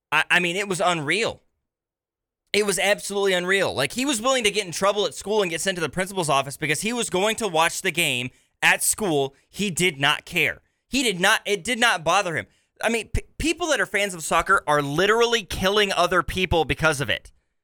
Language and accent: English; Kansas City, Missouri, United States; Like in Missouri, right? Growing up in Kansas City. The Mizzou-Kansas rivalry was huge.